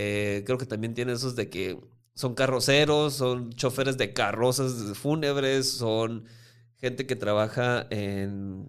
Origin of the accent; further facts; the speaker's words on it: Mexico City, Mexico; also born or lived in Guaymas; Soy un chilango que no se muera a 30 grados